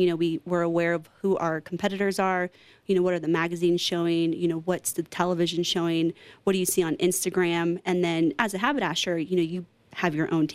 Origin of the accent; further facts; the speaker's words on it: Florida, United States; So I'm from Florida, went to Florida State University, graduated in 2010